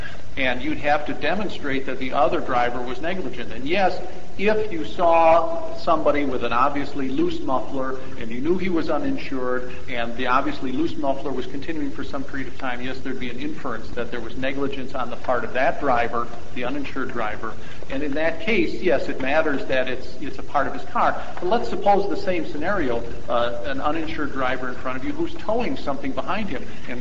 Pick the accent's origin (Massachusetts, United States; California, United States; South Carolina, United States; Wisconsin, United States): Wisconsin, United States; Hartford; I'm from Hartford, Wisconsin.